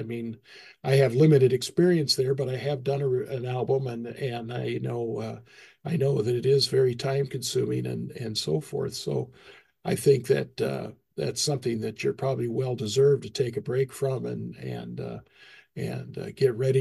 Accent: Boise, Idaho, United States; And I grew up in Boise, so I'm a Pacific Northwester too in my

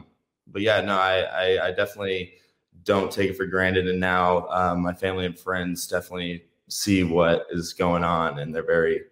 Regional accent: Houston, Texas, United States; growing up in Houston, Texas, this is so new, especially 5 years ago.

